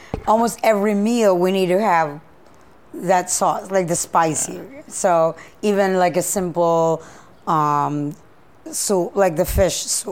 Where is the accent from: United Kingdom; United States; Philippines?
Philippines; Visayas; the Philippines is like divided into three great islands. So you have the Luzon, Visayas, and Mindanao. I come from the Visayas